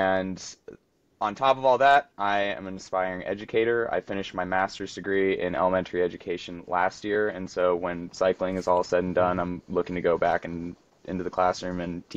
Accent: Whitefish, Montana, United States; And I am also an event promoter for a gravel cycling event in my hometown of Whitefish, Montana.

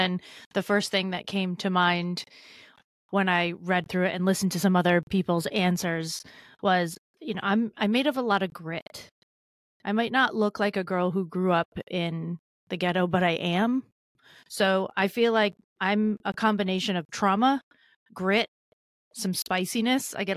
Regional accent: Fall River, Massachusetts, United States; Fall River, Mass.

